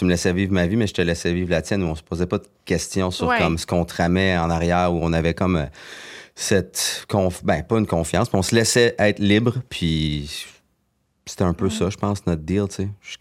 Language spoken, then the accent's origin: French; Trois-Rivières, Quebec, Canada; je viens de Trois-Rivières